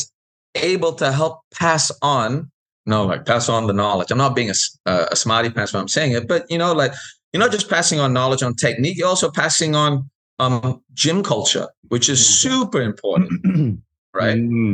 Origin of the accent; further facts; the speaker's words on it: Sydney, New South Wales, Australia; Like growing up in Sydney, right?